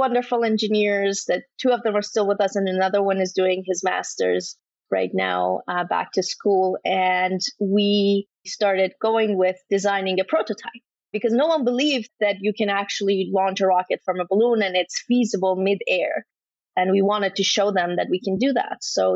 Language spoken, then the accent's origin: English; Iran; I was born and raised in Iran